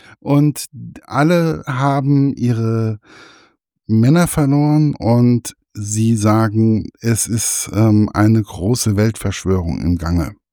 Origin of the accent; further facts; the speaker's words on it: Hesse, Germany; born there; Hessen hat schon sowas Besonderes für mich, wenn man auf einmal in einem anderen Bundesland ist und man ist gebürtiger Hesse